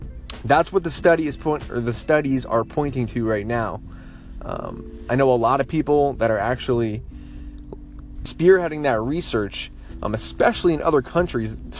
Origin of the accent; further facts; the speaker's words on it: New Jersey, United States; moved away as an adult; also born or lived in Germany / Tennessee; I grew up in New Jersey till I was 19, joined the Army, was all over the world, you know, in Germany for a little bit. I was in Tennessee.